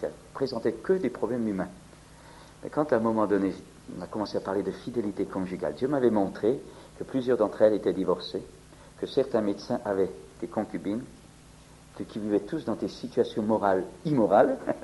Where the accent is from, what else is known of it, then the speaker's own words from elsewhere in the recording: France; Chez nous en France